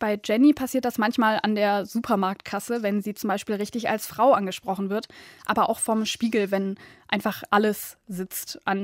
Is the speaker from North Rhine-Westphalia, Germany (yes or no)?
yes; Düsseldorf, North Rhine-Westphalia, Germany; Ich komme aus Düsseldorf